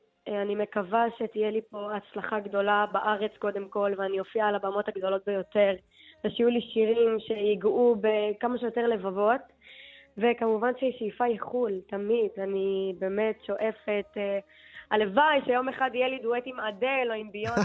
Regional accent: Jaffa, Tel Aviv District, Israel; now in Holon, Israel; אני בת 21, אני מיפו, במקור. כרגע האמת עברנו לחולון, לא מזמן אני וההורים. Okay. אז כרגע אני בחולון.

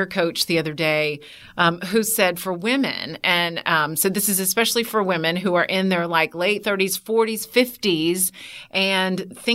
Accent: St. Petersburg, Florida, United States; now in Atlanta, United States; because I grew up in St. Petersburg. So it was either go south and go to Miami or come up to Atlanta.

